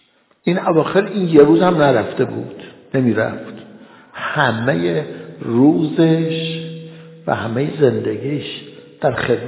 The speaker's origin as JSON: {"language": "Persian", "country": "Iran", "tie": "born there", "said": "ما در ایران متولد شدیم، پدر و مادرمون هم شیعه بوده"}